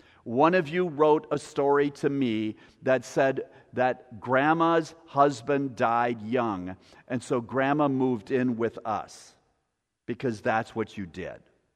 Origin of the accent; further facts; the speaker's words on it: Wisconsin, United States; moved away as an adult; also born or lived in Baltimore, Maryland; Now, I grew up in Wisconsin, moved to Maryland to teach, and then she and I met, we got married, had our kids, the whole family system there.